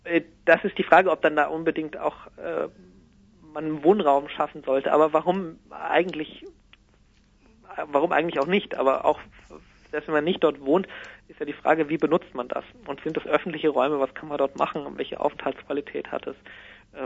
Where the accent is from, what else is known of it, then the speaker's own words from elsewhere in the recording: Hesse, Germany; also born or lived in Berlin / Vienna; Also ich bin sozusagen schon hier in der Einflugschneise des Frankfurter Flughafens aufgewachsen.